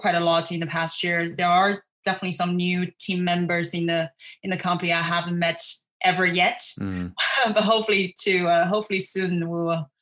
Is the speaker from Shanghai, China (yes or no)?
no; Sichuan, China; So, first of all, I'm from China. Mm-hmm. I grew up in Southwest China, Sichuan province.